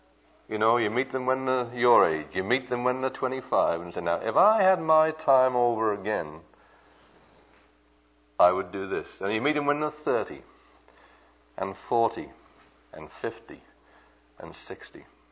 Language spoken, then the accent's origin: English; United Kingdom; fellas I was raised with back in Britain.